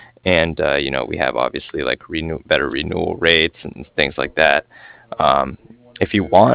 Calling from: Cardiff, Wales, United Kingdom; I was calling from Cardiff

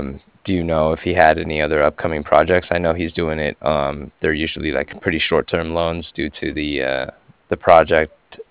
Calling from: Cardiff, California, United States; And I'm calling from Cardiff, that's C-A-R-D as in dog, I-F-F, like Frank.

